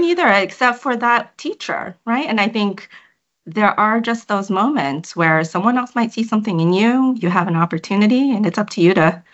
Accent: Scarborough, Ontario, Canada; I grew up in Scarborough, Ontario, just a suburb of Toronto. I still think of that area as home, despite my, you know, immigrant roots and Thai's heritage roots in Shanghai, China.

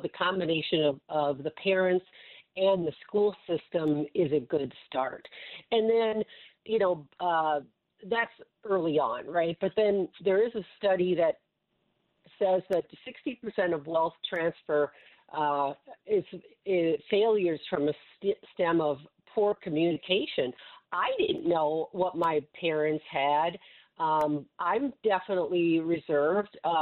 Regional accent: Midwest, United States; or like where I grew up also in the Midwest, I find that those people are a little bit more conservative.

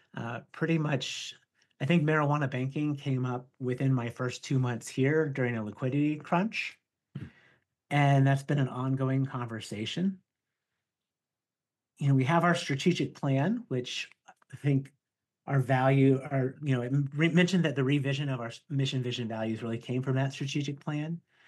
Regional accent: Oklahoma, United States; You know, I'm from Oklahoma and I call the road a turnpike

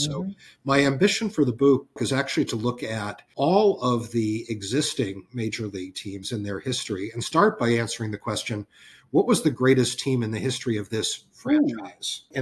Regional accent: New England, United States; I grew up in New England and come from a long line of Red Sox fans before me.

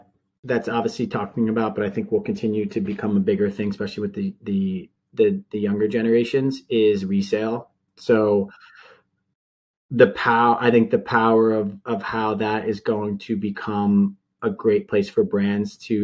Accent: Spring Lake, New Jersey, United States; we actually opened up a restaurant and a cafe in Spring Lake, New Jersey, which is my hometown.

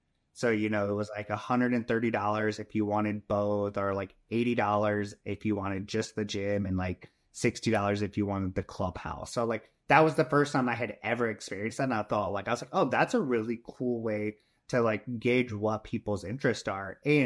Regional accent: Muncie, Indiana, United States; I also did my hometown of Muncie, Indiana

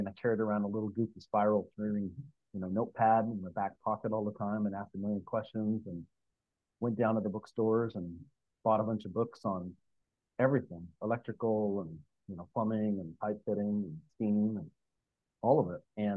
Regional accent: Alaska, United States; born there; moved away; also born or lived in Seattle, Washington, United States; I was born in Northern Alaska, and I come from a family of, you know, a lot of smart folks

